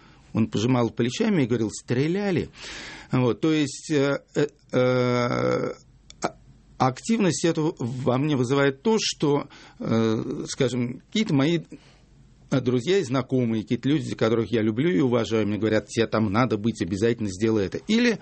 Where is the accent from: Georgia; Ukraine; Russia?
Russia; Yaroslavl, Yaroslavl Oblast; А я хоть и уроженец города Ярославля, но, к сожалению, утратил уже довольно давно связь с нашей славной провинцией